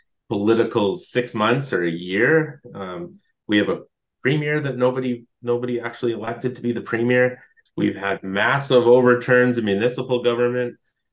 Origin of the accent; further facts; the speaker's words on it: Esquimalt, British Columbia, Canada; now in Metchosin, Canada; I grew up, I've always been an island girl. I've never left. I grew up in Esquimalt, and now I'm in Machozen, just at the Langford Machozen border.